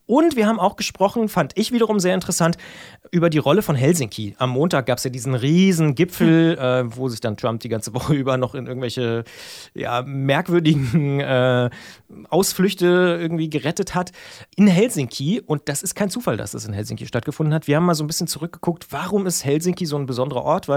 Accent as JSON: {"language": "German", "region": "Brandenburg", "country": "Germany", "said": "da muss ich als Ostdeutscher, um jetzt mal dein Bild aufzugreifen, der aus Brandenburg kommt"}